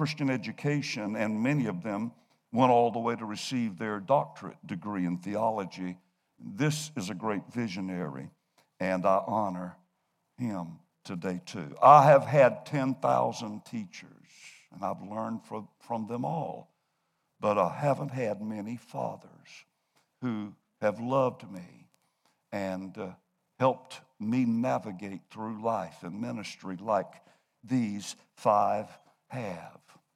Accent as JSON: {"language": "English", "town": "Florence", "country": "United States", "tie": "born there", "said": "he was pastoring in Florence when I was born in Florence."}